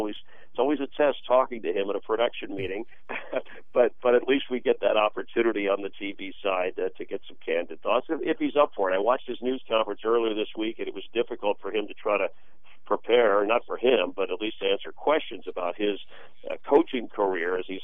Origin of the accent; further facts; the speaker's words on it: Florida, United States; as growing up in South Florida, when the Dolphins, they had a lot of great battles with the Raiders.